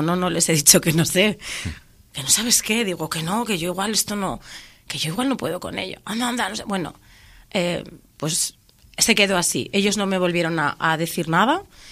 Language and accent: Spanish; Laredo, Cantabria, Spain; Yo soy de Laredo, todo el mundo me conoce, soy la hija de Geni el Ciego